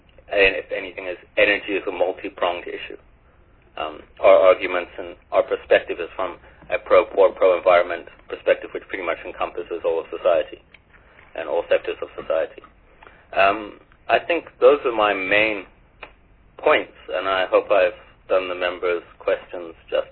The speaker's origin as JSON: {"language": "English", "town": "Johannesburg", "region": "Gauteng", "country": "South Africa", "said": "We are from Johannesburg, by the way. We've come all the way from Johannesburg to make public presentation here."}